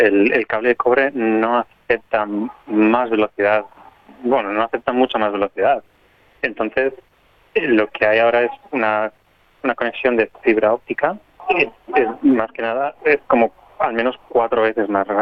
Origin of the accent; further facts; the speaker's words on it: Spain; now in Australia; aquí en Australia hay muchas casas, no hay muchos apartamentos, como por ejemplo en mi país, en España.